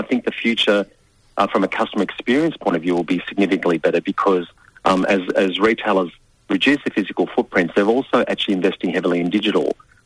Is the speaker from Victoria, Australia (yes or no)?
yes; Sunshine, Victoria, Australia; when I was growing up in Sunshine in Victoria, St Albans is the next suburb.